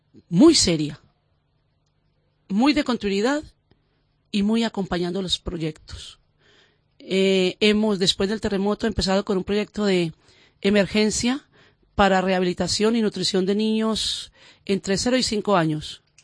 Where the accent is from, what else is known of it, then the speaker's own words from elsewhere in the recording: Colombia; como colombiana nos ganamos el premio de la innovación, Medellín.